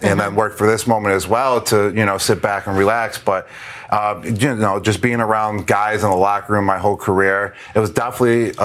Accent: Buffalo, New York, United States; I'm from Buffalo. I love my wings.

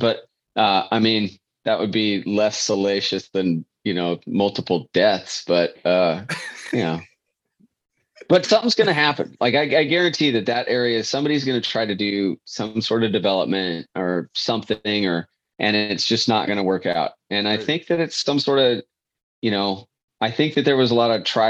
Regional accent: Victor Point, United States; I didn't grow up in Silverton. I grew up in Victor Point, which is, I think we talked about this.

